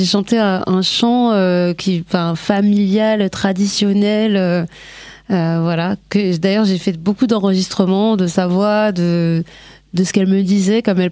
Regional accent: France; born there; Et moi, je suis née en France de parents qui sont nés au Congo.

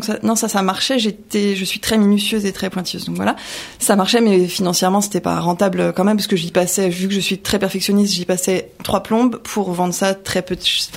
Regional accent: Ézanville, Île-de-France, France; now in Écouen, France; Non, j'ai grandi à Aizenville. Après, j'ai fait quelques communes autour et puis je suis maintenant à Écouen depuis une petite dizaine d'années.

